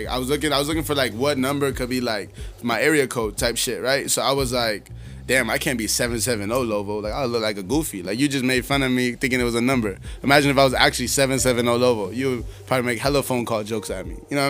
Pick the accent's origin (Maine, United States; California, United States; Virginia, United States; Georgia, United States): Georgia, United States; also born or lived in Colombia; Yeah, but I was born in Columbia.